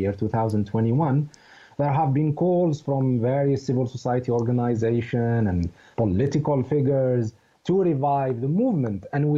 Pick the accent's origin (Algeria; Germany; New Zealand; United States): Algeria; Skikda, Skikda Province; even in my hometown where my small family lives, Skikta, in the eastern part of the country.